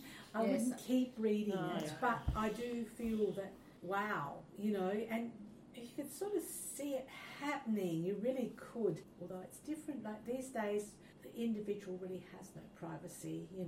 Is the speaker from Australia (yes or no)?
yes; Australia; That's because we're Australian and we're so used to it, we just assume.